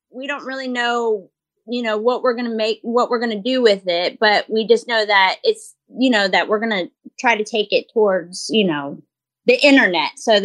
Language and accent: English; United States; Yeah, no, my parents are, you know, we're from the Midwest.